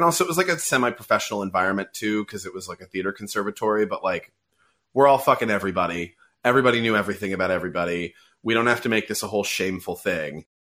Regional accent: San Francisco, California, United States; I grew up in San Francisco. I was surrounded by gay people all the time.

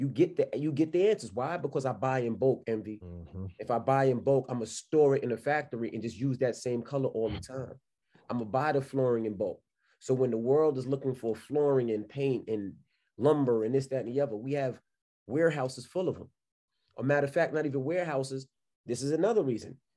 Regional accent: Queens, New York, United States; I'm from Queens, New York.

